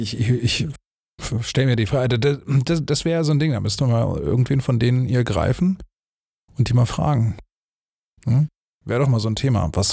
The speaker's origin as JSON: {"language": "German", "region": "Berlin", "country": "Germany", "said": "Ich bin ja Berliner"}